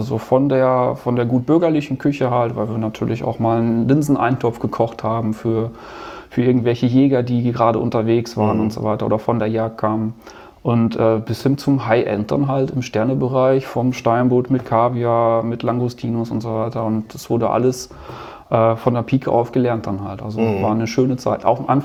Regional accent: North Rhine-Westphalia, Germany; Also ich bin ja Ostwestfale

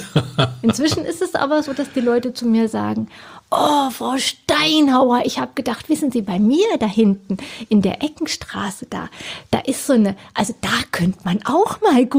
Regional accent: Baden-Württemberg, Germany; Natürlich auch Schwarzwald, wo ich herkomme.

